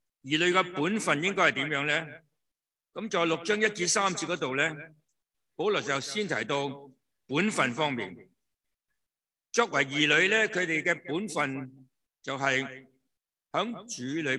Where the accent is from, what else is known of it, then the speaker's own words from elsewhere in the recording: China; 我们中国人啊，特别这个问题是严重的